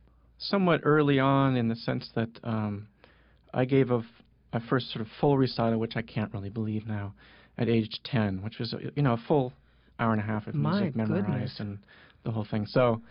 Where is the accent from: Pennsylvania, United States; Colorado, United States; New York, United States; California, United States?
California, United States; Santa Barbara; I grew up in Santa Barbara, California.